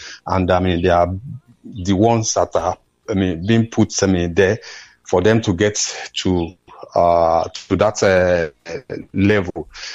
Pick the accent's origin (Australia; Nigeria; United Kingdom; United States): Nigeria; because I'm a Nigerian.